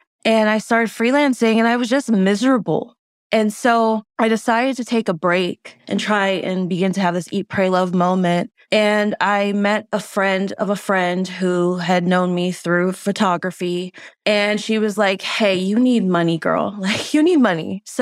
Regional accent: Cayman Islands; I have Cuban ancestry. My mother's from the Cayman Islands. I grew up in the Cayman Islands, but we have Cuban and Jamaican heritage on that side. And then my father was Eastern European, Polish, Lithuanian.

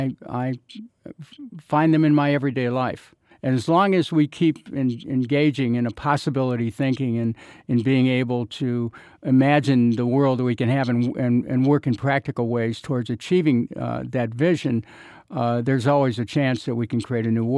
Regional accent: Cleveland, Ohio, United States; You know, and I I'm still from Cleveland, Ohio. I still have a home on Milan Avenue in Cleveland that I've had since 1971.

